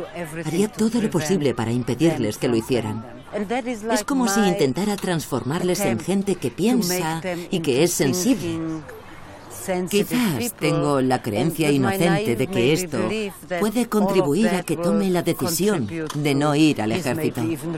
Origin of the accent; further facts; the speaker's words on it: Czechia; como yo vengo de la República Checa, puedo decir lo que ocurrió en Europa en 1989